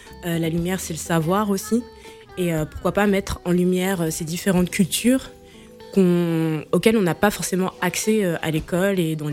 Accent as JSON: {"language": "French", "town": "Paris", "region": "Île-de-France", "country": "France", "tie": "born there", "said": "Je suis née à Paris, mais c'est vrai que je me suis beaucoup posé des questions"}